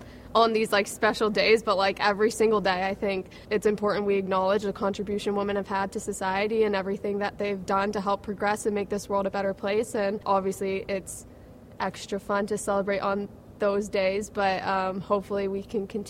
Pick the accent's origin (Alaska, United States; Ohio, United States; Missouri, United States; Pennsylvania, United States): Ohio, United States; Cincinnati; Yeah, she's back in my hometown, Cincinnati.